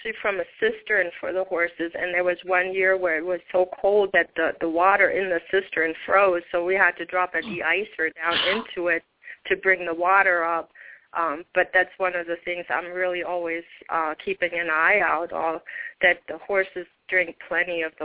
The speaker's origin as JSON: {"language": "English", "country": "Germany", "tie": "born or raised there", "said": "I grew up in Germany."}